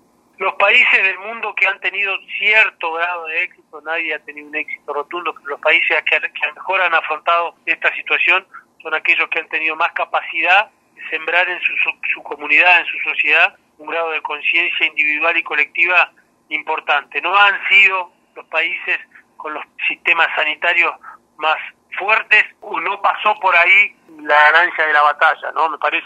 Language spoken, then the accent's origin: Spanish; Río Negro, Argentina; Desde los que somos de Valle sabemos que desde Chichinales hasta Cinco Saltos, incluyendo Neuquén, es un gran corredor de más de 600.000, casi 700.000 habitantes